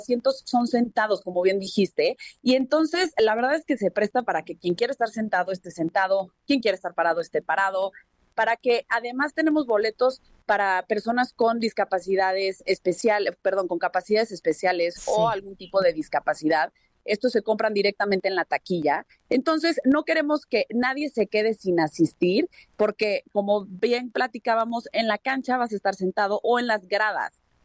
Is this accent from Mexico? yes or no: yes; Mexico; como somos los mexicanos, a comprar todo de último momento